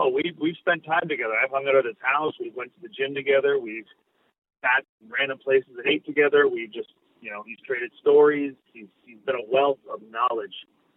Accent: Canada; being a Canadian, it's massive.

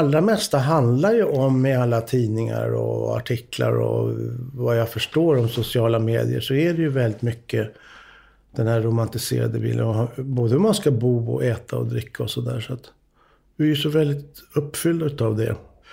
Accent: Stockholm, Stockholm County, Sweden; Vi är ju uppvuxna i Stockholm, men jag tillbringade tiden på somrarna på Tullgården.

